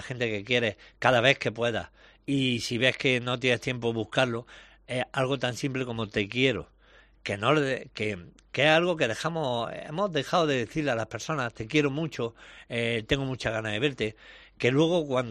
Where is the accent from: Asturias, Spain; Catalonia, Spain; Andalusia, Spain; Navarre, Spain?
Andalusia, Spain; Mancha Real, pues otro sitio que mira, para mí siempre, cualquier sitio de mi tierra es especial, pero mira, Mancha Real a partir de ahora, pues más.